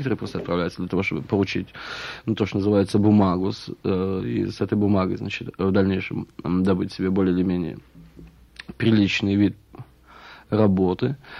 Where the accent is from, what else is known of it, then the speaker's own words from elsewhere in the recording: Russia; ясно, что я из России, значит, меня можно спросить об этом.